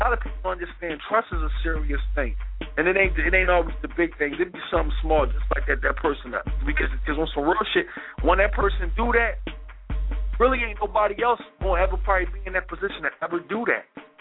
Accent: Philadelphia, Pennsylvania, United States; I'm from Philly. Like, we just don't get away with shit, man.

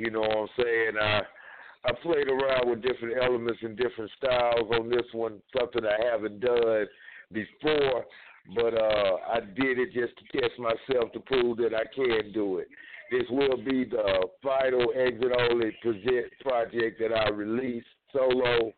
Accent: Jackson, Mississippi, United States; from out of here in Jackson, Mississippi, one of my homeboys from my hometown.

